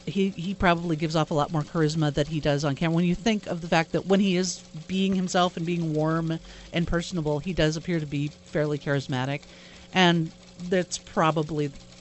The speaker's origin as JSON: {"language": "English", "region": "California", "country": "United States", "tie": "born or raised there", "said": "I grew up in Southern California."}